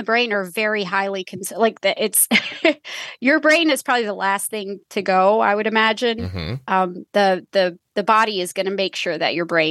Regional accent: Kentucky, United States; I mean, I grew up in Kentucky and, you know, neither of my parents went to college and I was not expected to go to college.

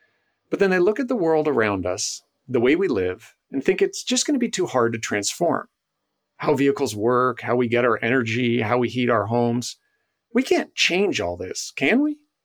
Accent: Canada; Hi, I'm Canadian.

